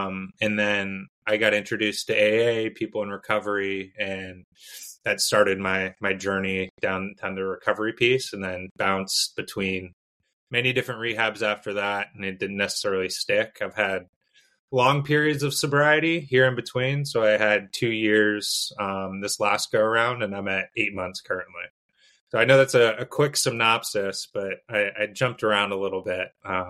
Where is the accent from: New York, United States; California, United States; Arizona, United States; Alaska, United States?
California, United States; San Ramon; so I grew up in the Bay Area, went to high school in San Ramon, California